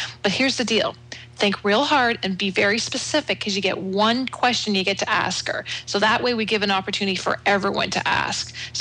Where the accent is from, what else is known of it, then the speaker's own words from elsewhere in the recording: Canada; I'm Canadian. I'm proud of it.